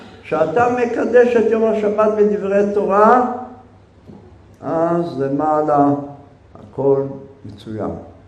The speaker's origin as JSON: {"language": "Hebrew", "town": "Jerusalem", "region": "Jerusalem District", "country": "Israel", "said": "אני ירושלמי. נולדתי במשפחה חרדית, ברבנים. גדלתי בין רבנים."}